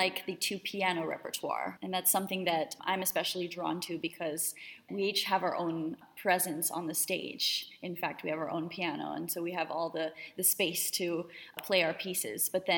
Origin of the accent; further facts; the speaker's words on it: Cleveland, Ohio, United States; I grew up. I was born and raised in Cleveland.